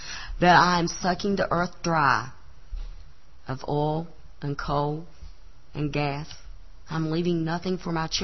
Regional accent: Marfork, West Virginia, United States; moved away as an adult

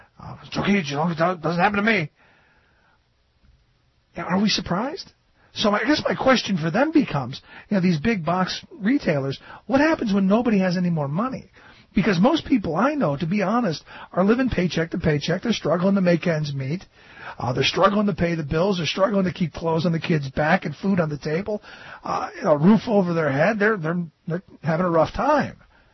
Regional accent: Cleveland, Ohio, United States; You know, when I grew up in Cleveland, there were manufacturing jobs that were the key to the middle class. Well, I grew up in the projects

